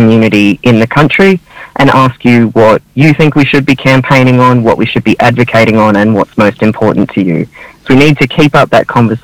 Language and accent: English; Kerrang, Victoria, Australia; I grew up in northern Victoria, not anywhere quite as nice as Daylesford. I grew up in the Mallee in a small town called Kerrang.